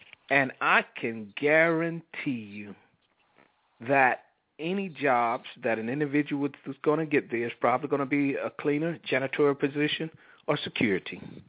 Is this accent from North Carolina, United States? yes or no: yes; Enfield, North Carolina, United States; my hometown, Enfield, North Carolina, with a population of 2,500.